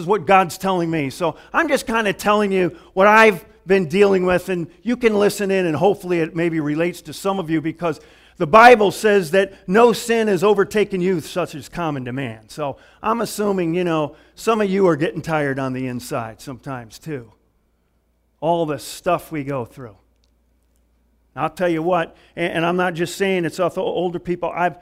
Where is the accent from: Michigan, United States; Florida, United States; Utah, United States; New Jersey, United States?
Michigan, United States; See, I grew up in Michigan, so I get back maybe once every 10 years for something like this.